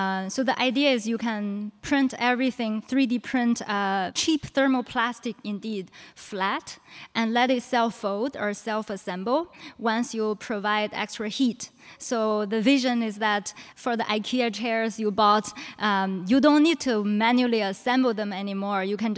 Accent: Inner Mongolia, China; So I grew up in Inner Mongolia in China.

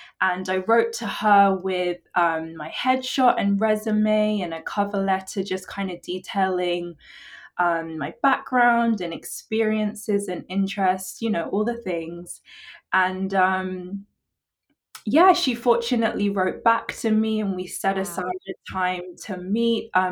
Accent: England, United Kingdom; moved away; They find out I'm from England, and their response is always like, why are you here?

